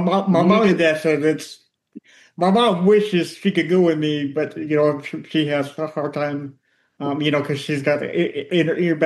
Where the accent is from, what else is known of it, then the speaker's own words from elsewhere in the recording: Austin, Texas, United States; born there; now in Lexington, United States; I was born in Texas, Austin.